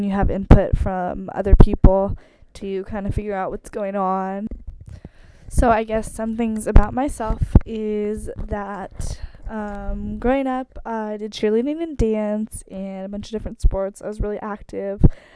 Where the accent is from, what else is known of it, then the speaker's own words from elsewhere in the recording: Palos Verdes, California, United States; now in San Diego, United States; I'm from Palos Verdes, California, which is in Los Angeles, and I grew up there. I moved there when I was a little baby, and I've lived there my whole life until I moved to San Diego 3 years ago